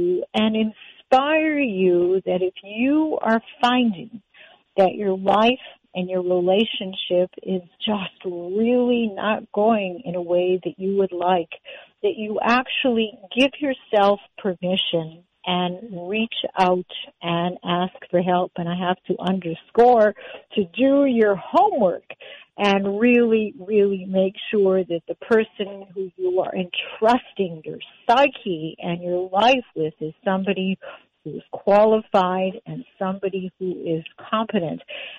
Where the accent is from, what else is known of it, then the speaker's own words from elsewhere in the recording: Canada; you all know that I'm Canadian. Yes, I have dual citizenship.